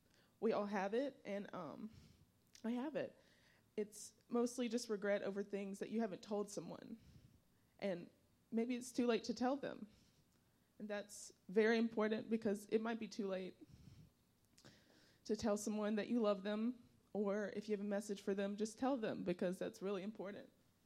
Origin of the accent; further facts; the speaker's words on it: Louisiana, United States; I'm from Louisiana.